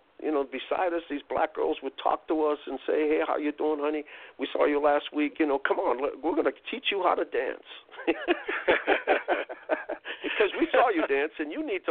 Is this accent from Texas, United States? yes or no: no; Roxbury, Massachusetts, United States; I grew up 2 miles from here. I grew up in Roxbury.